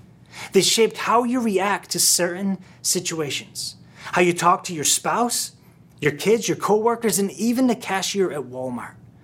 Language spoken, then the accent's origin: English; Scotland, United Kingdom; moved away as an adult; now in United States; I was born and raised in Scotland, and I moved over here on my own when I was 21.